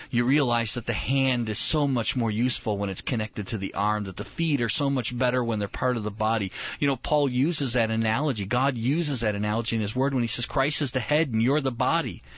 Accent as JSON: {"language": "English", "region": "Midwest", "country": "United States", "said": "I'm from the Midwest. We have tornadoes. We don't have hurricanes."}